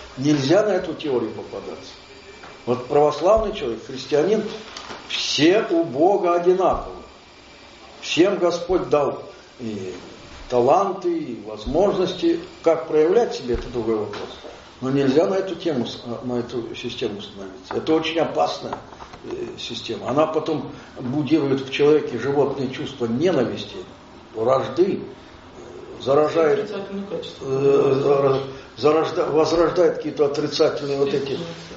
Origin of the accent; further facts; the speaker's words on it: Ukraine; Я же сам с Украины, я очень люблю свою страну.